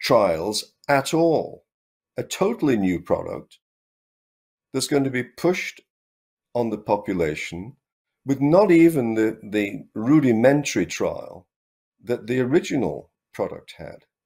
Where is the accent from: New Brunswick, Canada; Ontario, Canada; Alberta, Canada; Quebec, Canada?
Alberta, Canada; And just speaking as an Albertan now